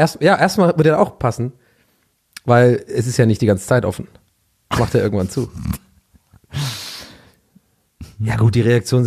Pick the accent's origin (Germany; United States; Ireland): Ireland; ich als Ire, ich fände auch so ein eher kühleres Land eigentlich ganz geil als Urlaubsziel